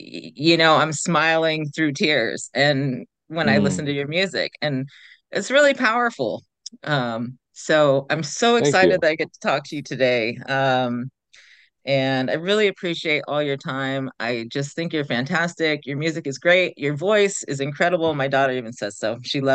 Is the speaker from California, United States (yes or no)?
yes; California, United States; I'm a Wallachy, Pitt River, and Pomo, and I'm from Northern California.